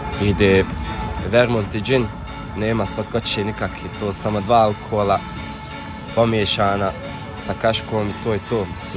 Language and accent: Bosnian; Visoko, Federation of Bosnia and Herzegovina, Bosnia & Herzegovina; Pa vidi, ja iz Visokog, ja dolazim iz Visokog i mi tamo pojam koktel nismo čuli.